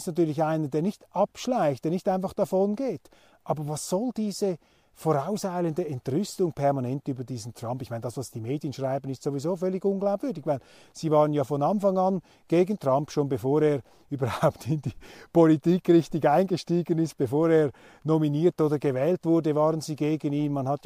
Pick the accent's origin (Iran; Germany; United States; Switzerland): Switzerland; Und ich sage das voller Neid als Schweizer.